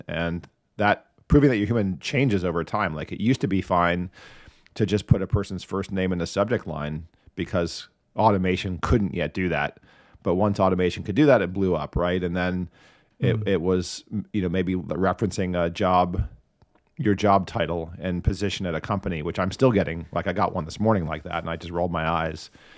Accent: Miami, Florida, United States; I always fished. I grew up fishing. I grew up in Miami, Florida.

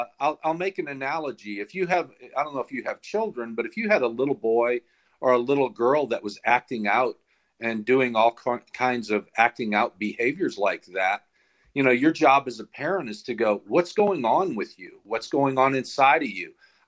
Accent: St. Louis, Missouri, United States; Well, I grew up in St. Louis and ended up had a childhood there

